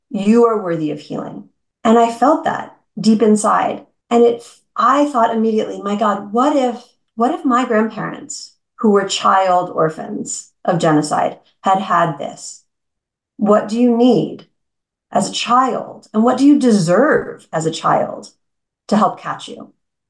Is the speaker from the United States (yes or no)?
yes; Connecticut, United States; So I grew up in Connecticut.